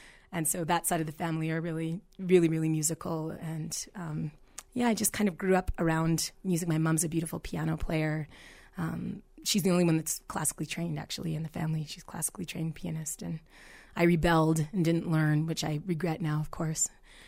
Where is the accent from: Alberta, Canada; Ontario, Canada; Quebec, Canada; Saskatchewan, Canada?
Quebec, Canada; Montreal; now in Chicago, United States; I grew up in Montreal, Quebec, Canada. So I'm the imposter. I'm … that's a Canadian.